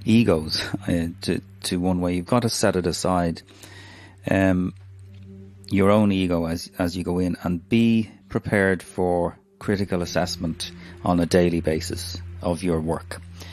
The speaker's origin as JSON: {"language": "English", "country": "Ireland", "said": "I am an Irish audio engineer, sound designer"}